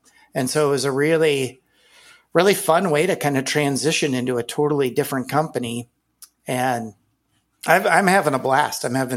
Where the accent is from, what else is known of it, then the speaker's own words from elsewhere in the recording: Iowa, United States; Yep. I grew up in Iowa. My dad was actually a herdsman for Maytag Dairy in the 40s.